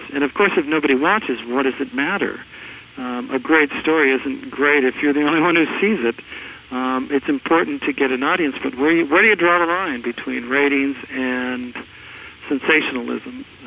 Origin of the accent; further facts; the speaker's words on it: South San Francisco, California, United States; I grew up in South San Francisco as a kid with my father